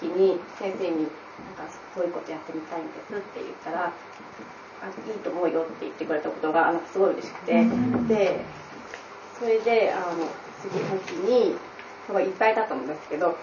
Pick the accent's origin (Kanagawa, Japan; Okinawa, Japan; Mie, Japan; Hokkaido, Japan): Hokkaido, Japan; Asahikawa; 北海道旭川市から来ました。